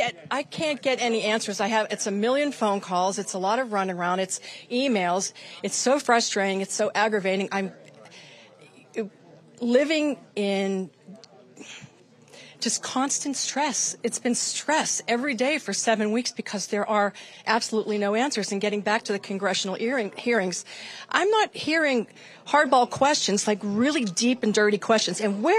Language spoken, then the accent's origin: English; East Palestine, Ohio, United States; I'm from East Palestine, 27-year resident.